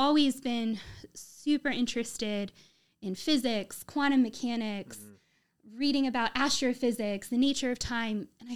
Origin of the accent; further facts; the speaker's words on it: Maryland, United States; So I'm from Maryland.